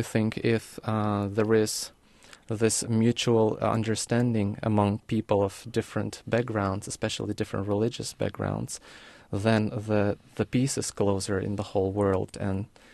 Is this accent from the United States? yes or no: no; Uzbekistan; English is a second language; Originally, I'm from Uzbekistan, so I did my undergrad in Uzbekistan, which is a former Soviet Union republic, and we just got independent in 1991.